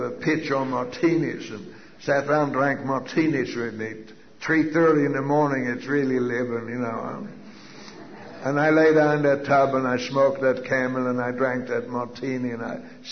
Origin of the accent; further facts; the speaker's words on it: Sweden; moved away as an adult; now in United States; we came over here from Sweden in 1948.